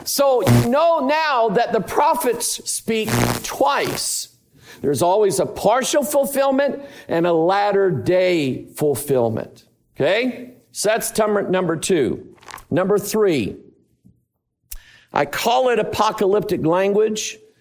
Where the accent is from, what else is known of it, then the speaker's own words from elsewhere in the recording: Pine Bluff, Arkansas, United States; born there; moved away; I was born in Arkansas. Pine Bluff, who knows where that is? Pine Bluff, on the other side of the levee. The wrong side of the levee, the cotton field side of the levee.